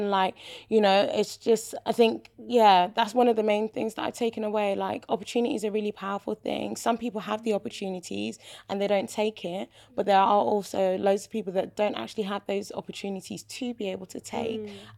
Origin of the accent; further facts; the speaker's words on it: London, United Kingdom; But I am still Nigerian, even though my accent's not as sharp, but I still have that. But yeah, that growing up in East London is a big part of my identity.